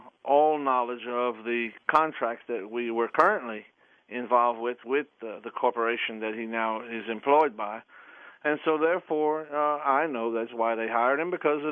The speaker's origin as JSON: {"language": "English", "region": "Louisiana", "country": "United States", "tie": "born or raised there", "said": "I think it's Louisiana, my home state"}